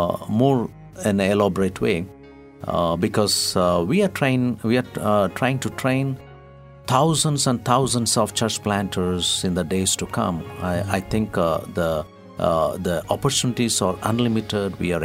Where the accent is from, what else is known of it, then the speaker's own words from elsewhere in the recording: India; particularly since I am from India, talking with you today